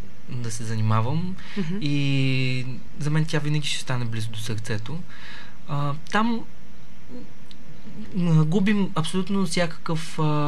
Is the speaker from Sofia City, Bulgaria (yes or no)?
no; Plovdiv, Plovdiv Province, Bulgaria; аз съм от Пловдив родом, там завърших строителния техникум.